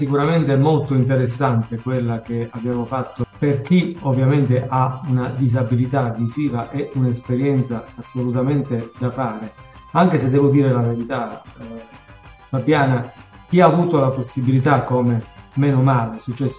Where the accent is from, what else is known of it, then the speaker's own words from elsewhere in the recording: Lauria, Basilicata, Italy; anche dalle nostre parti, al sud, anche qui nella mia Lauria